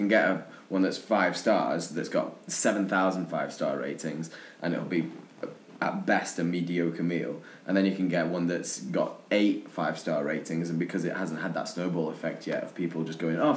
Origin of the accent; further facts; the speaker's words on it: Israel; moved away; I remember when I came from Israel, it was one of the sort of things that I got introduced to.